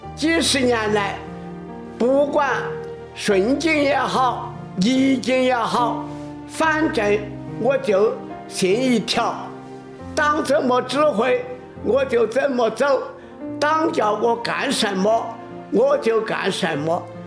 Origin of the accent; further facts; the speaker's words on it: Bazhong, Sichuan, China; 1928年3月，我出生在原大县地区巴中华城乡一个穷苦的农民家庭。